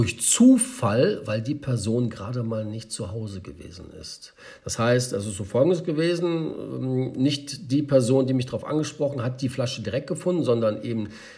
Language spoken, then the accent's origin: German; Germany; ich bin ja hier in Deutschland groß geworden.